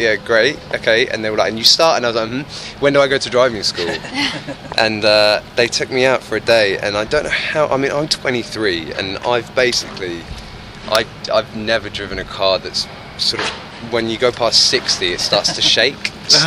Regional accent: London, United Kingdom; I'm from London, we don't have guns

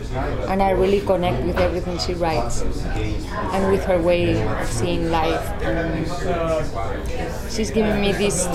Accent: Italy; accent: Italian; English is a second language; because I was shooting in English and in Italian, and none of them are my first language.

